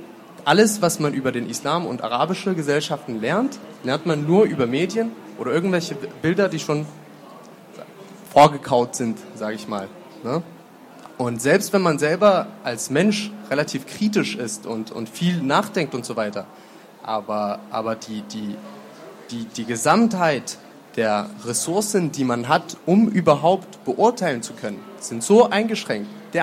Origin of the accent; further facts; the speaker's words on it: Syria; now in Germany; Und ich komme aus Syrien, bin in Syrien aufgewachsen, bin aber seit 2012 in Deutschland und habe mich, so wie ich es einschätze, relativ gut integriert